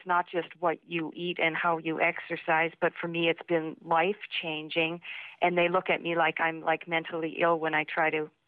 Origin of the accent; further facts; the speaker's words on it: Duluth, Minnesota, United States; now in Beijing, China; I'm a girl from Duluth, Minnesota, living in Beijing, China, and I'm talking to Oprah in Chicago and Eckhart.